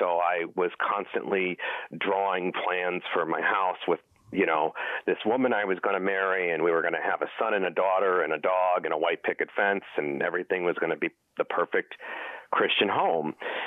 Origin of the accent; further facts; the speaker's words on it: Hartford, Connecticut, United States; Okay, I grew up in a suburb of Hartford, Connecticut, and I was raised in a family.